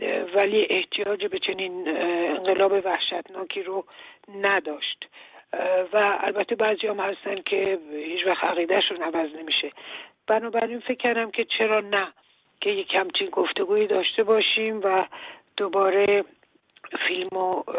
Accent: Iran; ما ایرانی هستیم و باید فکر فردا ایران باشیم

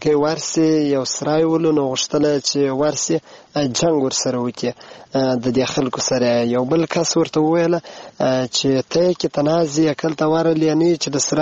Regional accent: Helmand, Afghanistan

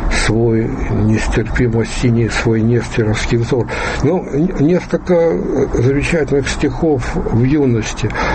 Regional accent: Moscow, Russia; я до этого москвич, коренной, уже взрослый молодой человек

